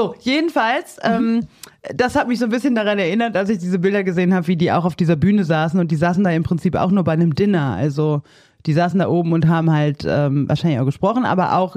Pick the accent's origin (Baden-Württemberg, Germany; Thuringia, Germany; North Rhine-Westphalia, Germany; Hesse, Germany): North Rhine-Westphalia, Germany; ich komme aus dem Ruhrgebiet